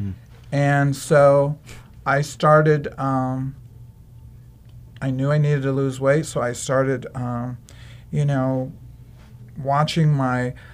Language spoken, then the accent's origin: English; Plymouth, Indiana, United States; I'm from Plymouth, Indiana, actually out in the suburbs of Indiana, Plymouth. But, I've grown up all my life there.